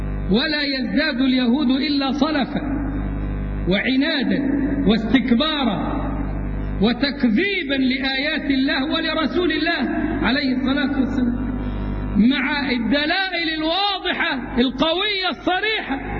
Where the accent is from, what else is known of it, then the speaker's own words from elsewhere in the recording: Egypt; سيما وقد أمنوا جانبنا كمصريين